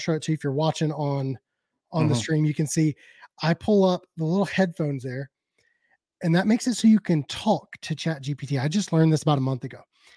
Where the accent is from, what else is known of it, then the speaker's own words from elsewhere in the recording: South Carolina, United States; In a cornfield in South Carolina.